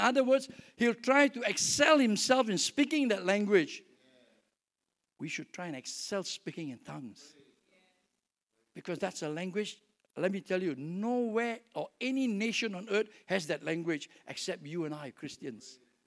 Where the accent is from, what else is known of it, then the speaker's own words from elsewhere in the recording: Singapore; I speak more than one language because from where I come from Singapore. And we have to speak English, we have to learn Malay, and we have to learn Mandarin. So I don't speak Mandarin, I speak Malay, I speak a little bit of Greek and a little bit of Arabic.